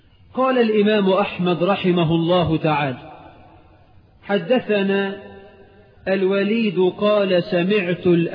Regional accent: Egypt

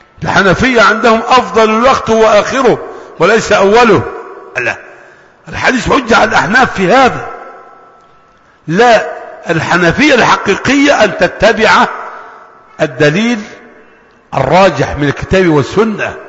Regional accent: Egypt; ممكن عندنا في مصر الأحوال الشخصية بس

